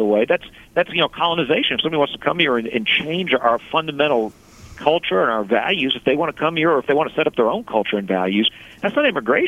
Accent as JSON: {"language": "English", "town": "Baton Rouge", "region": "Louisiana", "country": "United States", "tie": "born or raised there", "said": "And they told us, my brother and me growing up in Baton Rouge, Louisiana, you're Americans."}